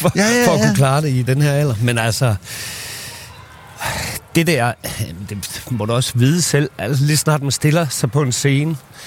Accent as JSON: {"language": "Danish", "town": "Aarhus", "region": "Central Denmark Region", "country": "Denmark", "tie": "born or raised there", "said": "Jeg er født og opvokset i Aarhus. Både sådan en lille hvad hedder det? Ja, noget der hed Ryhaven 27 i Hasle, da jeg var fra jeg var 2 til jeg var 7"}